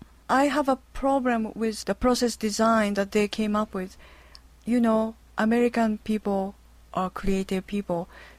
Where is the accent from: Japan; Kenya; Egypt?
Japan; English is a second language; now in United States; I grew up in Japan, listening to Voice of America